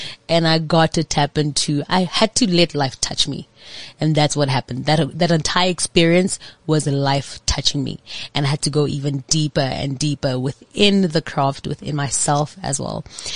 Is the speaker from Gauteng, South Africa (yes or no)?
yes; Soweto, Gauteng, South Africa; I grew up with a lot of people around me, obviously, and different people as well. Like, it's very diverse.